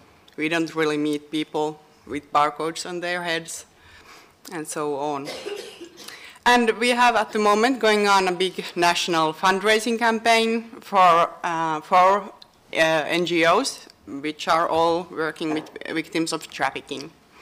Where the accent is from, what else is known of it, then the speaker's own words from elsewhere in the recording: Helsinki, Uusimaa, Finland; English is a second language; I'm from Finland, from Helsinki.